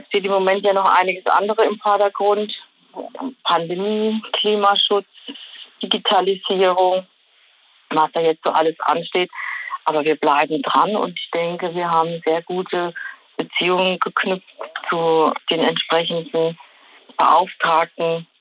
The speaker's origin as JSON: {"language": "German", "region": "Rhineland-Palatinate", "country": "Germany", "said": "ich komme ja aus Rheinland-Pfalz, wir sind ein Flächenland und ich habe die Praxis an der französischen Grenze."}